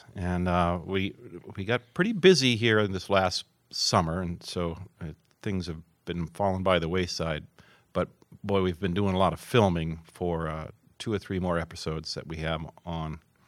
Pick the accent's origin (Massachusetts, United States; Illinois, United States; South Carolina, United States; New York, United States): Massachusetts, United States; Canton; my first introduction to Mass Audubon was when I was growing up in Canton, right next door in the town of Sharon.